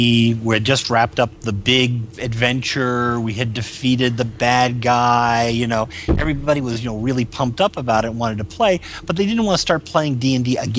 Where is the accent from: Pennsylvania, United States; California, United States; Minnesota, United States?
Pennsylvania, United States; Pittsburgh; And, I took it back to my Pittsburgh crew. I'm originally from Pittsburgh.